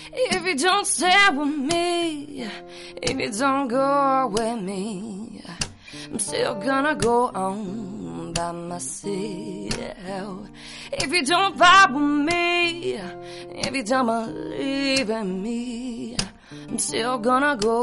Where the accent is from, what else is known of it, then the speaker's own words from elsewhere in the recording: Coleman, Alabama, United States; You know, I'm coming from Coleman, Alabama.